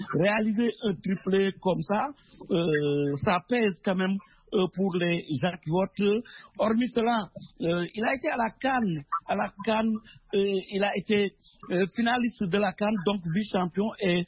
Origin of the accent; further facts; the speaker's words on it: Senegal; C'est vrai que je suis Sénégalais, c'est mon compatriote.